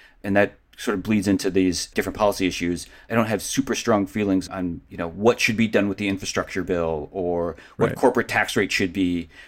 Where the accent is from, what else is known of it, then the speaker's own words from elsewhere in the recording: Cleveland, Ohio, United States; I mean, I grew up in Cleveland. The Cleveland Plain Dealer was dropped at my driveway every morning.